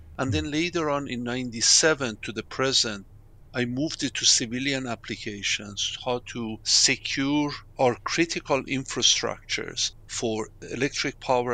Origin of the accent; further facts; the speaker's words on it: Tabriz, East Azerbaijan, Iran; I was born in Tabriz, Iran, northwestern part of Iran.